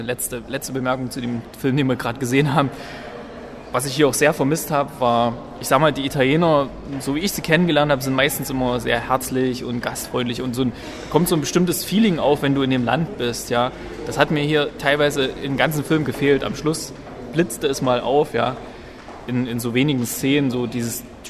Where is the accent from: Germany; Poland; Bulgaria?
Germany; East Germany; ich komme doch quasi aus dem Osten, bin jetzt hier, musste mich auch an ein paar sprachliche Eigenheiten gewöhnen